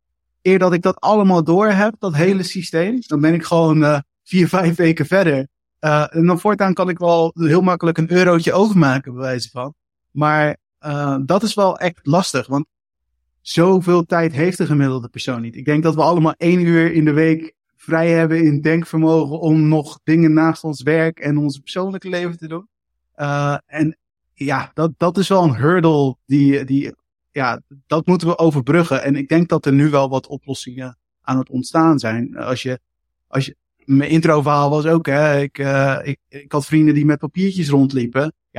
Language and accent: Dutch; Netherlands; Kijk, ik kom uit Nederland